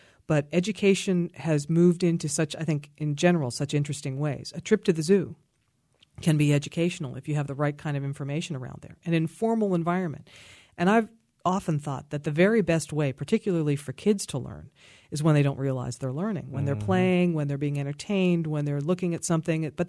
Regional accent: Pittsburgh, Pennsylvania, United States; as a Pittsburgh native, you know, I grew up in Highland Park, and both of my parents were teachers

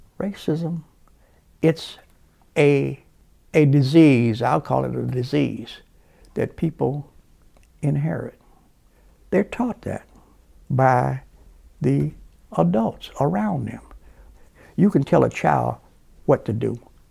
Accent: Gary, Indiana, United States; I grew up right here in Gary. I was born here in 1938. Gary used to be a bustling city.

